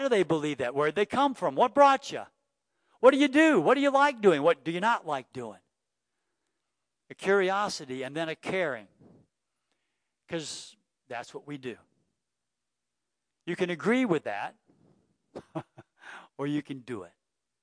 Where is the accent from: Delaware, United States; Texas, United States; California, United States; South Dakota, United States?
Texas, United States; I mean, I'm from Texas, and that doesn't sound smart.